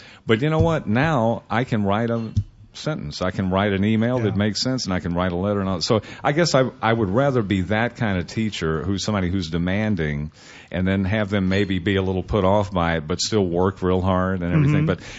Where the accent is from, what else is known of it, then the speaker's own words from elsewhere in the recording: Tennessee, United States; I'm from Tennessee